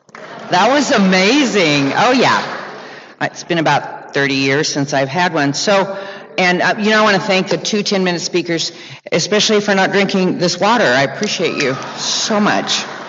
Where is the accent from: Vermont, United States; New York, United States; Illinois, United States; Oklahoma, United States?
Oklahoma, United States; born there; My father went to California, and my mother, we were in Oklahoma. I was born in Oklahoma.